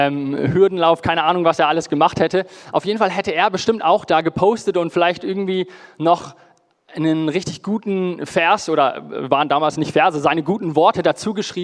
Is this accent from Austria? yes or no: no; Johannesburg, Gauteng, South Africa; in Johannesburg, wo ich aufgewachsen bin, haben wir auf einem richtig großen Kirchengrundstück gewohnt. Fast 2 Hektar groß.